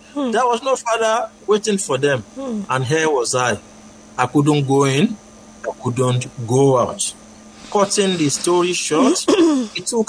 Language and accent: English; Ebute Metta, Lagos, Nigeria; Growing up in Ebute Metta, we had this cinema called Central Cinema. It was on Lagos Street in Ebute Metta.